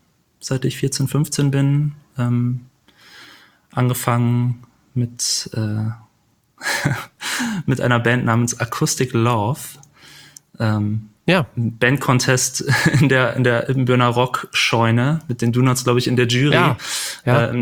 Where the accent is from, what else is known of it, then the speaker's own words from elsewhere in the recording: Büren, North Rhine-Westphalia, Germany; born there; Geboren in Büren, studiert.